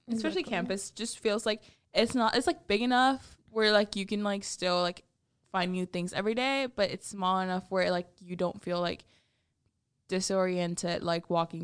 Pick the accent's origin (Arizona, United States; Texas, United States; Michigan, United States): Texas, United States; now in Nashville, United States; I'm from Texas, so this is like, I was like, this is like a greener Texas.